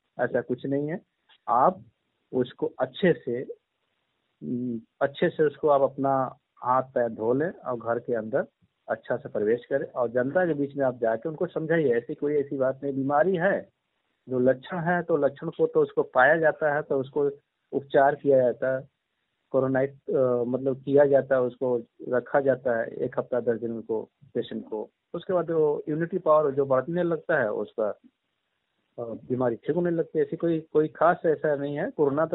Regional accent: Varanasi, Uttar Pradesh, India; मैं वाराणसी की जिले के रहने वाला हूँ।

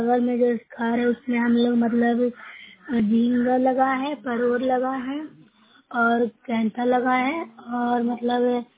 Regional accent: Bihar, India; मैं नौसरा ब्लॉक से हूँ, जिला नालंदा से निवासी हूँ।

